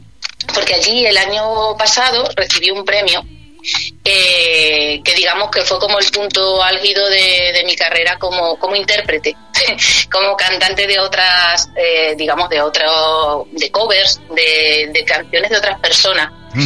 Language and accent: Spanish; Cáceres, Extremadura, Spain; also born or lived in Madrid; yo originariamente soy de Cáceres, del norte de Cáceres, ¿vale? Uh-huh. Pero bueno, he vivido también en Cáceres, en Malpartida de Cáceres y en Madrid, dos años y medio de vida, porque allí fue donde nací, pero que soy extremeña.